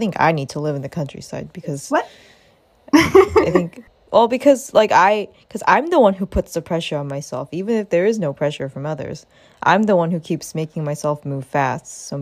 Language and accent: English; Canada; I grew up in Canada, where it's very slow, it's pretty slow paced, even in the city.